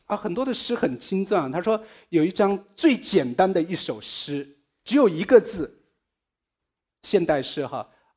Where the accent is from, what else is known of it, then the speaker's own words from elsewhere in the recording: Hubei, China; moved away as an adult; also born or lived in Beijing / Australia; 我出生在湖北我也许小的时候在一个小的乡村里面长大到后来上小学的时候我们去了县城等到我上高中的时候我就去了地区的高中里面在那里念高中，后来我去了北京念大学，在北京8年以后呢，我又到了澳洲，在澳洲待了13年